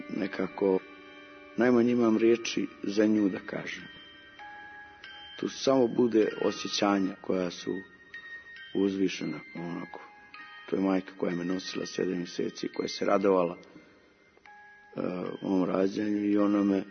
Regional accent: Montenegro; a posebno zato što je Crna Gora i naravno moj zavičaj, ima jako izražen taj kult o smrti.

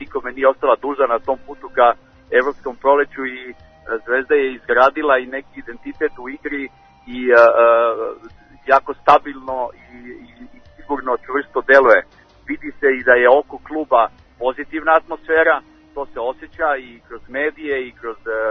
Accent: Serbia

